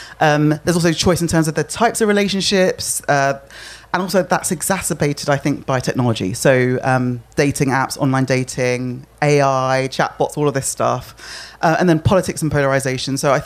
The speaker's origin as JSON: {"language": "English", "region": "Lagos", "country": "Nigeria", "tie": "born there", "said": "he was born in Yorkshire, I was born in Lagos. Like that's a lot of miles in between."}